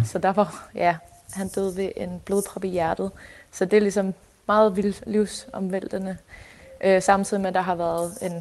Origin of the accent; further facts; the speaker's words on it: Horsens, Central Denmark Region, Denmark; now in Copenhagen, Denmark; Født og opvokset i Horsens.